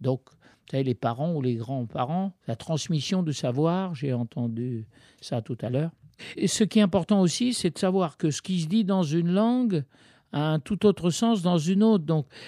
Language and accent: French; Baghdad, Baghdad Governorate, Iraq; French is a second language; je suis né à Bagdad d'un père anglais et jusqu'à l'âge de 10 ans, à l'école, c'était l'arabe et l'anglais, parce que c'était une colonie britannique, l'Irak. Et donc, ce n'est qu'à l'âge de 10 ans que j'ai eu la chance d'apprendre le français